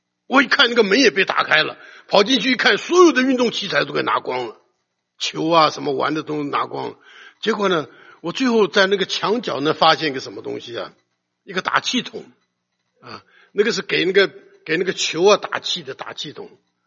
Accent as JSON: {"language": "Chinese", "region": "Taichung", "country": "Taiwan", "tie": "born or raised there", "also_born_or_lived": "Taipei", "said": "后来我家就从台中搬到台北"}